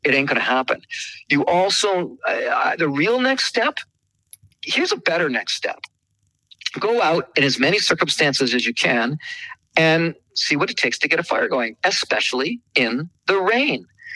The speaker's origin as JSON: {"language": "English", "region": "Ontario", "country": "Canada", "said": "Yeah. You know, it's Canadian. Yeah. I'm from Ontario."}